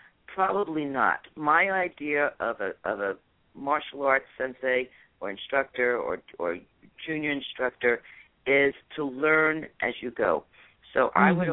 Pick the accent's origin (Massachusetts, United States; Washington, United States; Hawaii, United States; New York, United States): New York, United States; moved away; also born or lived in Florida; As you probably heard from my accent, I'm originally from New York, and I came out here by way of Florida.